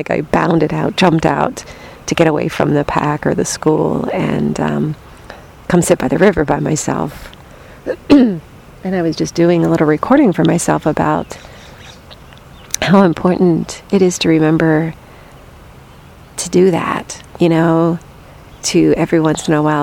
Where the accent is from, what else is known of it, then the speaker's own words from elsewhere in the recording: Ohio, United States; Kind of to me feels like where I grew up in Ohio, you know, kind of just small, dusty towns.